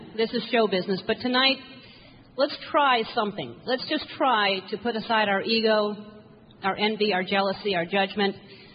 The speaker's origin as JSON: {"language": "English", "town": "New Orleans", "region": "Louisiana", "country": "United States", "tie": "born or raised there", "said": "New Orleans is my hometown, and I have family in Mississippi."}